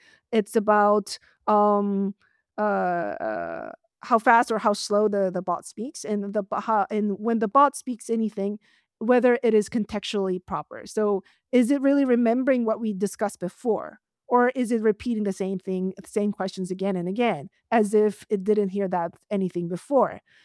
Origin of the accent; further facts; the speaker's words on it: South Korea; English is a second language; now in United States; I'm from South Korea, and when I first came to US, it was difficult to talk to people, not because I didn't speak English. I could speak English.